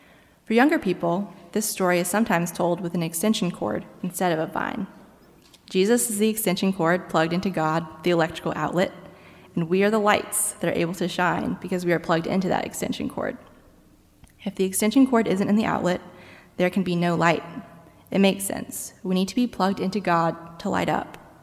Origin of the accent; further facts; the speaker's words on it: Memphis, Tennessee, United States; However, my decision to come to Clemson meant me leaving behind my family in my church community, where I grew up in Memphis.